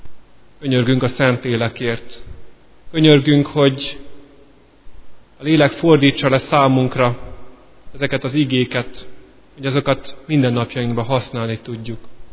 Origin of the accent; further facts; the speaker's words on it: Szeged, Csongrád-Csanád, Hungary; born there; visszakerülhettem Szegedre, ami egyébként a szülővárosom